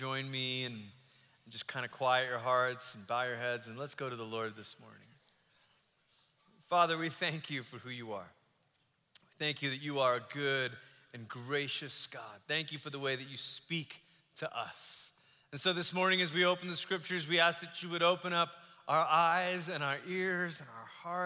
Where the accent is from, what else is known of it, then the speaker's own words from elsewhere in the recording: Malaysia; some of you will know that I grew up in Malaysia.